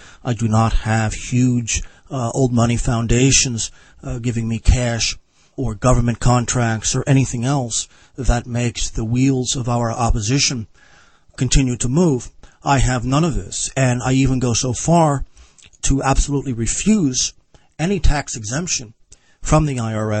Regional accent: New Jersey, United States; as an Irishman from New Jersey, how did I get into this Russo-Ukrainian Orthodox vision?

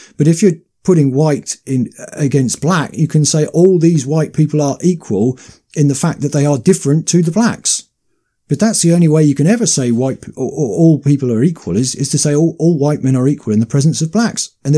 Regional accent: United Kingdom; Especially mm-hmm. being British, because, you know, we don't know that much about it.

